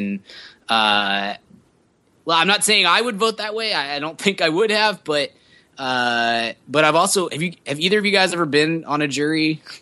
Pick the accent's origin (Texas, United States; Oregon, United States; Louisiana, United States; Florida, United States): Texas, United States; we're from Texas. We know that not everybody in Texas is a big hick